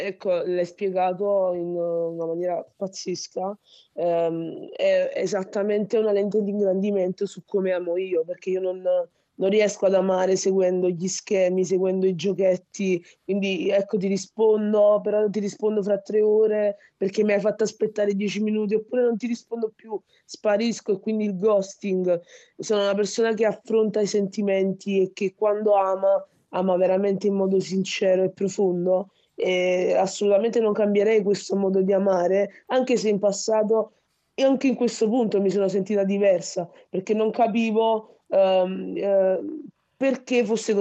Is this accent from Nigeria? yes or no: yes; Lagos, Nigeria; io sono nigeriana di Lagos, però ho pure il cuore napoletano.